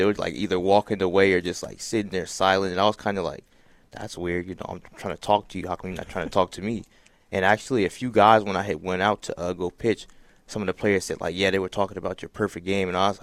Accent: Madera, California, United States; So I thought, why not stay in my hometown, play from my home high school, and just stay true to my friends, family, and the community in Madera.

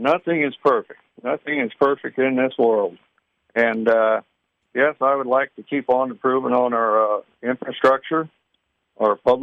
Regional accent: Iowa, United States; I'm born and raised in Des Moines County, and I've got a lot of history here in Des Moines County.

